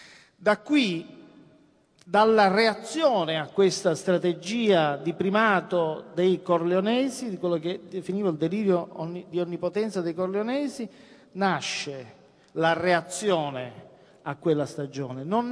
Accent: Palermo, Sicily, Italy; Da palermitano ricordo bene una stagione tremenda

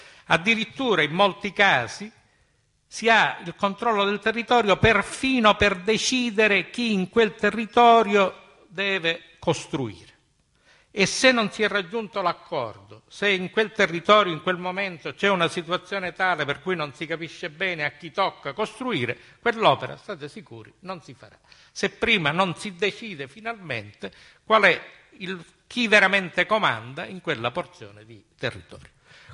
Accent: Sicily, Italy; siamo siciliani, viviamo in Sicilia, lottiamo in Sicilia.

